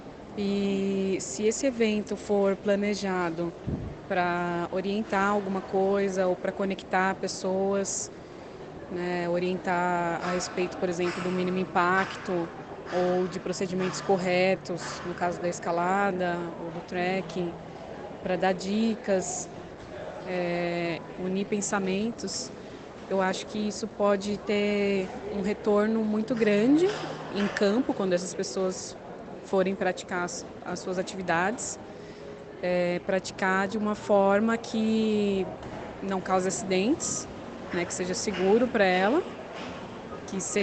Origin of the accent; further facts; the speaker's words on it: São Paulo, Brazil; eu sou de São Paulo